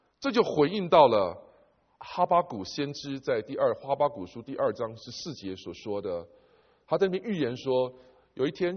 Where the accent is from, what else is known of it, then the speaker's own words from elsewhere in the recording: Taiwan; 我们在台湾成长念书哈